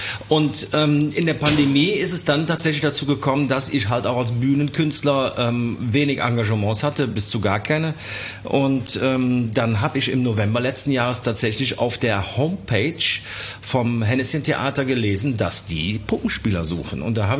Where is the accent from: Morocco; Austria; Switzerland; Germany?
Germany; Cologne, North Rhine-Westphalia; born there; Geboren in Köln und mein Vater hat 1970 tatsächlich in meinem Geburtsjahr Blum und Blömscher gegründet